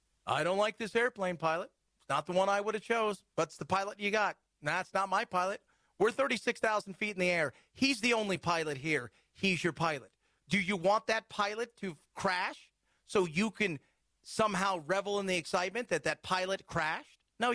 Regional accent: United States; Because I'm an American, I want my president to succeed.

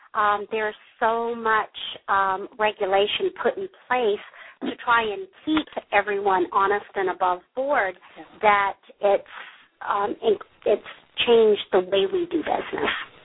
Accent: the South, United States

